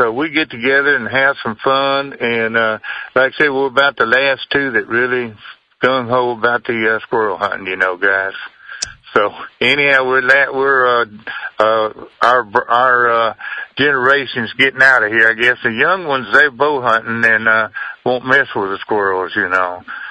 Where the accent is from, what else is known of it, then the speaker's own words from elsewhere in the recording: Texas, United States; And I'm from East Texas over there where we hunt.